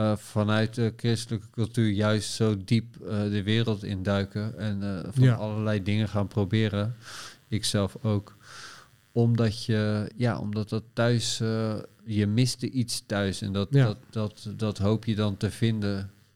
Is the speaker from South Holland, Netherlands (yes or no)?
yes; Gorinchem, South Holland, Netherlands; ik kom uit Gorinchem. En dat was een klein stadje.